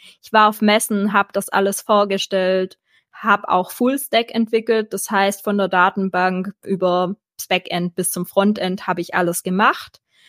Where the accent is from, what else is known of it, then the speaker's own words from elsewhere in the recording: Baden-Württemberg, Germany; accent: Swabian; Ich komme aus dem Schwabenländle, wie man vielleicht hört, aber ich strenge mich an.